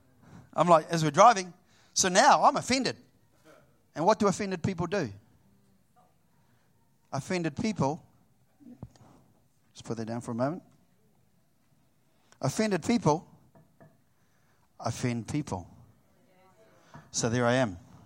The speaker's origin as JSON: {"language": "English", "region": "Wellington", "country": "New Zealand", "said": "so she's from Sydney, I'm from Wellington."}